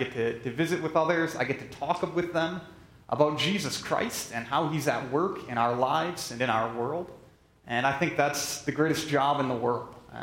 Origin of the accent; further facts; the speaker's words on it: Wisconsin, United States; moved away as an adult; now in Kanawha, United States; I'm from Kanawha, Iowa. That's in north central Iowa. Originally, I'm from Wisconsin, so I'm still settling into Iowa a little bit. We've been here 5 years